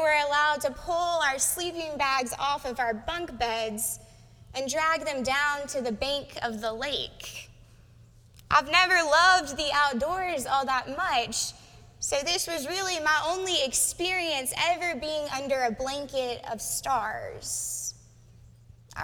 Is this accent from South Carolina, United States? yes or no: yes; South Carolina, United States; As a child growing up in the Midlands of South Carolina, I can remember going to summer camp with my best friend year after year.